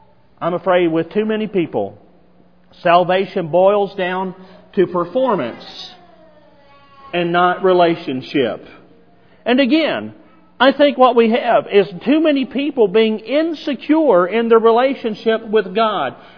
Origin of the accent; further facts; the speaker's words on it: Arkansas, United States; I grew up in the Lord's church, and I grew up in Arkansas, where you had a lot of different denominations down there that taught the impossibility of apostasy.